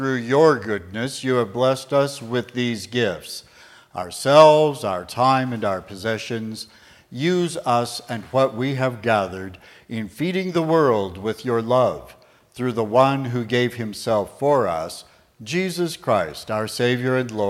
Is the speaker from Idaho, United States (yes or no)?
yes; Pocatello, Idaho, United States; I'm from Pocatello.